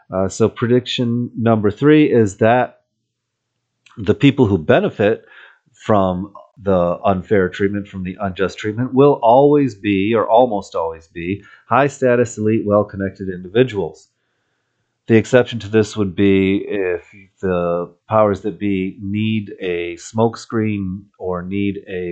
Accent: Michigan, United States; I grew up in Michigan, reading the Detroit News every day in the late 70s, early 80s

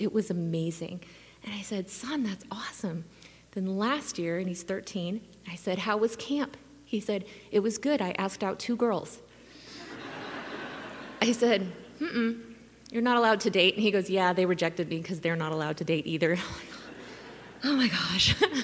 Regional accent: Oklahoma City, Oklahoma, United States; I come all the way from Oklahoma City, so it's a little bit colder here.

